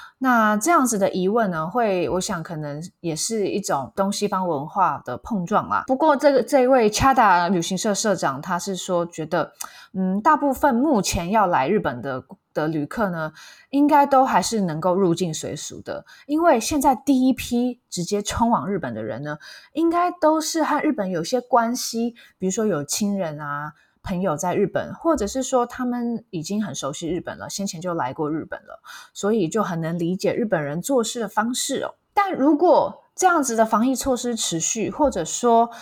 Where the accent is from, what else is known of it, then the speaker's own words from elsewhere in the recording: Taiwan; 那不过我们台湾人去日本应该是可以无痛接轨的，就直接融入了哦。